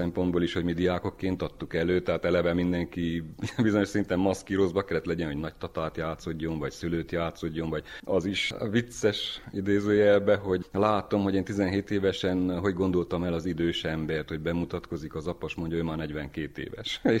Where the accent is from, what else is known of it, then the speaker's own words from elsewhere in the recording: Miercurea Ciuc, Harghita, Romania; csíkszeredai vagyok, 52 éves, programozó.